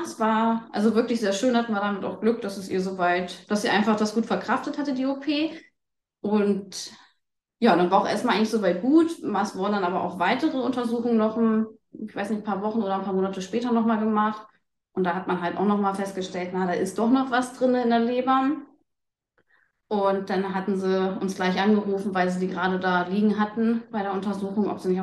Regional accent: Lower Saxony, Germany; ich komme aus Niedersachsen

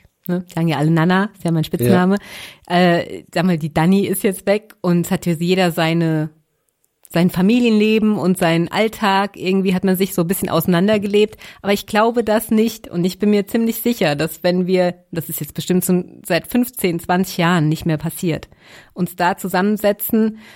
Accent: Rhineland-Palatinate, Germany; Da sind Leute aus der Pfalz, aus meiner Heimat

